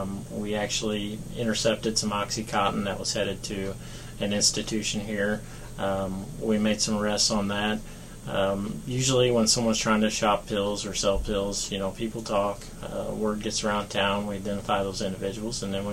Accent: Jefferson City, Missouri, United States; I am from Jeff City originally.

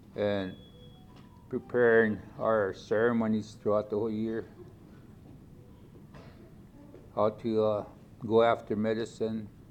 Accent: Cheyenne River Reservation, South Dakota, United States; And I'm from Cheyenne River Reservation. That's where I grew up, and I grew up in the last stages of the boarding school

